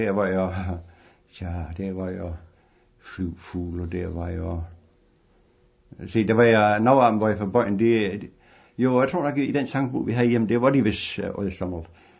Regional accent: Lintrup, Region of Southern Denmark, Denmark; also born or lived in Ejnum; vi flyttede ind til Lintrup, hvor min far har virksomhed her. Og det er nærmest det, jeg har min barndom.

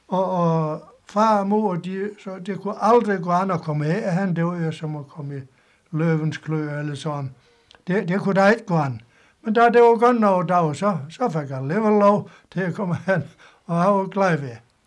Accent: Brændstrup, Region of Southern Denmark, Denmark; Jeg stammer jo egentlig fra Brændstrup.

